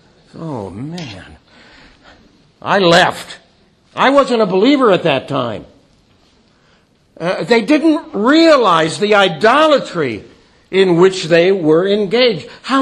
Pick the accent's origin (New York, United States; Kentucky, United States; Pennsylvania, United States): Pennsylvania, United States; Pittsburgh; Irma and I come from Pittsburgh, Pennsylvania, from Steeler Nation.